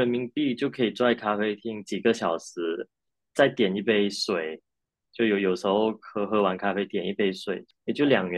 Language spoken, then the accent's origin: Chinese; Malaysia; now in Thailand; 然后加上这里的食物，其实跟我家乡马来西亚很像。